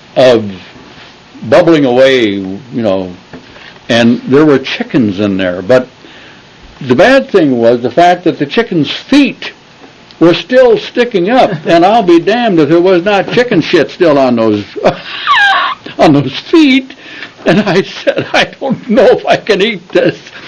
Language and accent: English; Wisconsin, United States; If I compared it to what we had back when we had Thanksgiving growing up in Wisconsin, it was very comparable, very good.